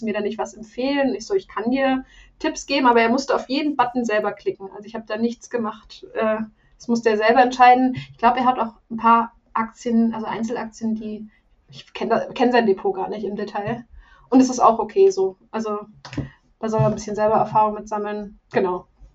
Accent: Hesse, Germany; ich komme vom Land, also ich komme aus Hessen ursprünglich, aus der Rhön.

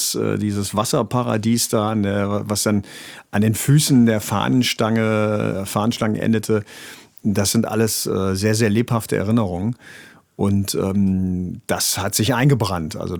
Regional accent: Neuwied, Rhineland-Palatinate, Germany; also born or lived in Bremen; Ich bin also in Bremen geboren und bin dann als Kind, als kleiner Junge oder als Mox, wie man dann in Bremen sagen würde, nach Neuwied gekommen.

